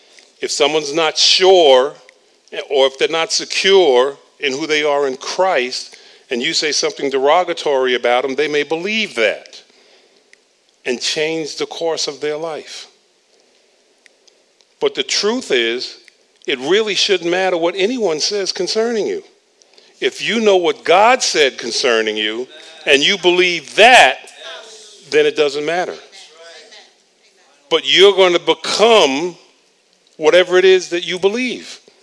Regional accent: New York, United States; I know it's hard to believe growing up in New York, but until I was a freshman in high school, I didn't know what a basketball was.

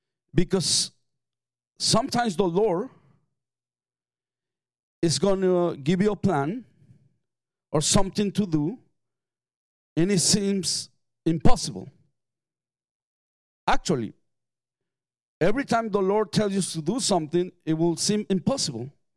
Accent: Mexico; it was the first time for me living that I was going to live in Mexico City. Even though I'm from Mexico, I never lived in Mexico City before.

